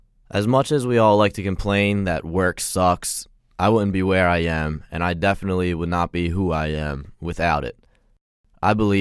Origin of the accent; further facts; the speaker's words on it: Pennsylvania, United States; I grew up in Delaware County, just outside of southwest Philly.